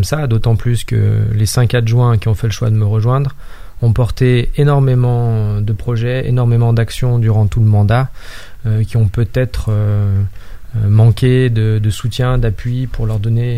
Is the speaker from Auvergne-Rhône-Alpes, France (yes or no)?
yes; La Verpillière, Auvergne-Rhône-Alpes, France; j'ai 32 ans, je suis natif de la commune de la Verpillière, j'y ai toujours vécu, j'y ai grandi, j'y ai fait toute ma scolarité.